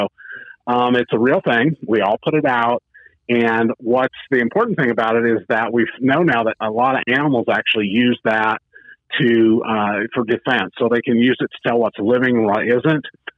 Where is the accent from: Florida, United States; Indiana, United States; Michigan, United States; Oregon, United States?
Oregon, United States; First off, my family were cattle ranchers. I grew up here in Eastern Oregon, not to be confused with Western Oregon, please.